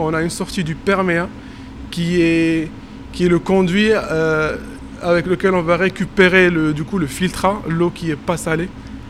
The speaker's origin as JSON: {"language": "French", "country": "Morocco", "said": "vu que je suis marocain et que j'ai travaillé au Maroc"}